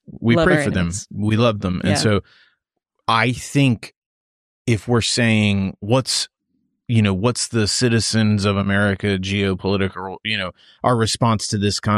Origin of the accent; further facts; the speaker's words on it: United States; So as an American, you know, and I don't know where you're listening from